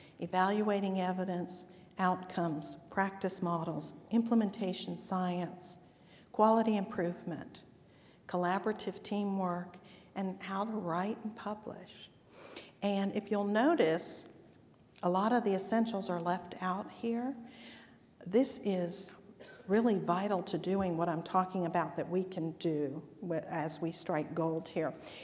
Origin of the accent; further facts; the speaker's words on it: North Carolina, United States; And growing up in North Carolina with the warm Atlantic, I literally mean dip your toes because I've never felt colder water in my life.